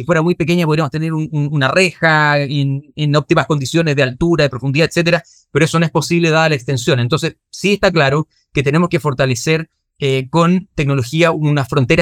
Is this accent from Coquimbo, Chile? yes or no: no; Araucanía, Chile; Yo soy de la Araucanía